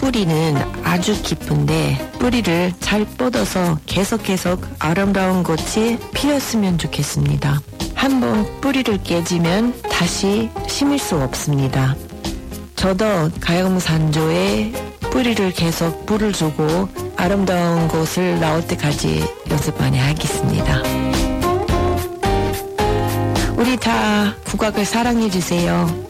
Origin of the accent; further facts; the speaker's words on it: United States; Korean is a second language; now in South Korea; 저는 미국인인데 국립국악원 장학생으로 한국에 왔습니다.